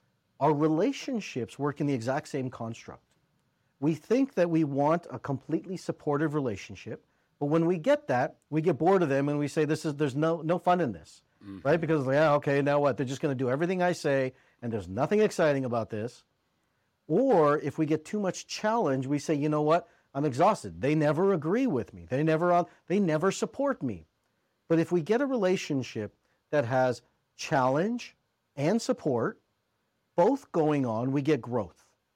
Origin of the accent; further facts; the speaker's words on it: India; As an Indian guy, like, Indian guys don't kind of go through that path of divorce.